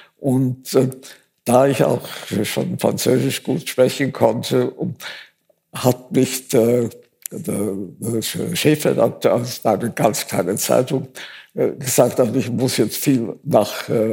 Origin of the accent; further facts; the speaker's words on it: Austria; dass ich wieder angefangen habe, mich als Österreicherin zu fühlen.